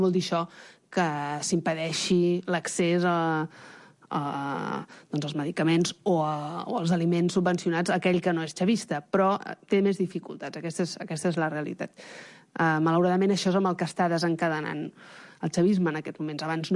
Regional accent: Venezuela; Catalan is a second language; És molt difícil treballar com a periodista veneçolà.

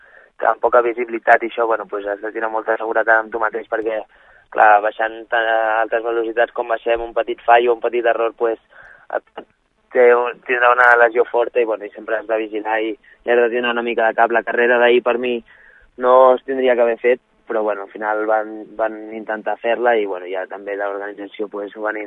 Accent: Catalonia, Spain; jo que soc de Cerdanya

